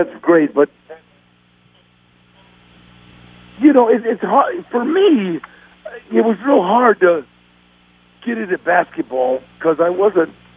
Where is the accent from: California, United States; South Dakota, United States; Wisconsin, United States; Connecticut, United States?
California, United States; Los Angeles; L.A. You know, it's like I was born and raised in Los Angeles.